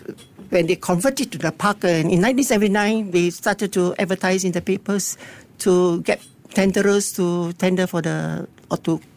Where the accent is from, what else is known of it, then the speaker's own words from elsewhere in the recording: Sembawang, North Region, Singapore; So I grew up in Sembawang near to the hot spring.